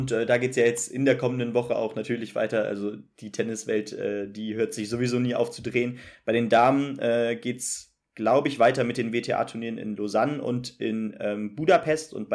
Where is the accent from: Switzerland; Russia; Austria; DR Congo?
Russia; born there; German is a second language; als gebürtige Russin ist es dann immer schwer, den Schlussstrich zu ziehen